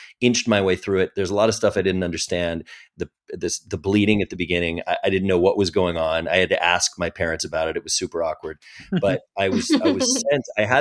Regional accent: Las Vegas, Nevada, United States; I was visiting my aunt in California. I grew up in Las Vegas.

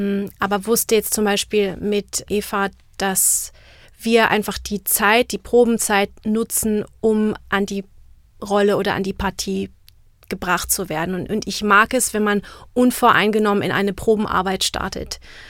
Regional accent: Czechia; German is a second language; Also als Tschechin, unsere Sprache oder die Sprachmelodie liegt einfach ganz woanders, sie ist weiter hinten.

